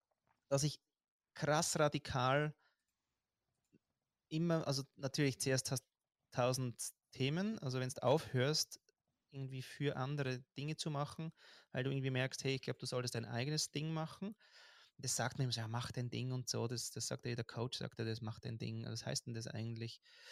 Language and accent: German; Austria; weil ich war so im Wadel, wenn man in Österreich sagt, wo ich herkomme, schön im Wadel verbissen